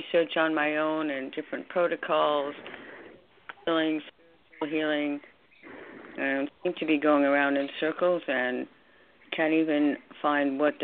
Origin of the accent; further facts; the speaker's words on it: New York, United States; New York.